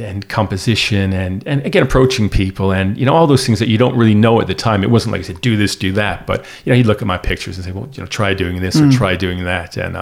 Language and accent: English; Detroit, Michigan, United States; Well, I think growing up in Detroit was great. That was, you know, sort of, it was exciting. It was a city I was living in. But then we moved to a suburb 3-4 miles outside Detroit.